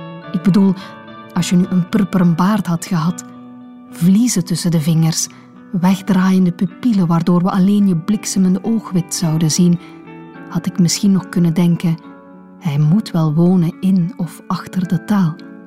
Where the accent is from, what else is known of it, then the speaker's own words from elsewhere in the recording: West Flanders, Belgium; Ik ben zelf West-Vlaming, dus ik mag zoiets zeggen.